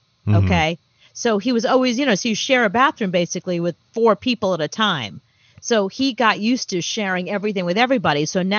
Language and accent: English; Brooklyn, New York, United States; because I grew up really poor in Coney Island, Brooklyn.